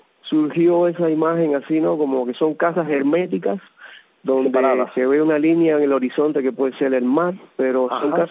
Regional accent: Cuba; born or raised there; moved away

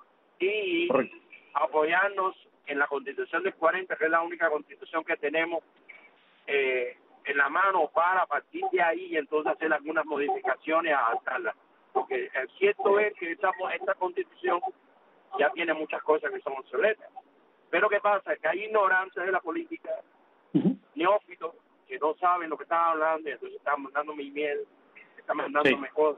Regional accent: Cuba; Indiana. Dios bendiga al colectivo de Radio Martín, a todos los hermanos que luchan por la libertad de Cuba y a mi pueblo cubano.

